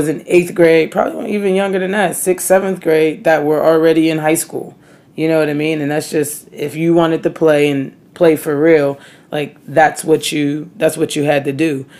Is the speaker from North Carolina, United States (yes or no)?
no; New York, United States; as a kid growing up in New York.